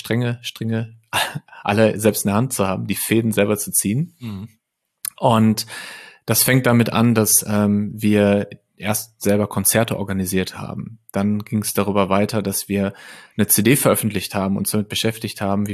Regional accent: Lippstadt, North Rhine-Westphalia, Germany; moved away as an adult; also born or lived in Paderborn / Bielefeld; Ich komme aus Lippstadt, das ist eine mittelgroße Stadt in Westfalen. Habe da, bis ich 20 war, ungefähr gewohnt und dann bin ich kurz nach Paderborn, dann für ein paar Jahre nach Bielefeld und jetzt seit 11 Jahren bin ich in Berlin.

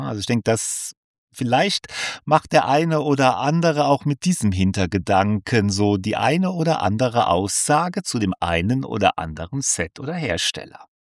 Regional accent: Rhineland, Germany; ich komme ja aus dem Rheinland

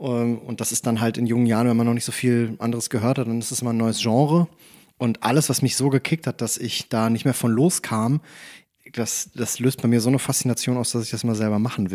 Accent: Menden, North Rhine-Westphalia, Germany; Nein, ich bin im Sauerland quasi groß geworden.

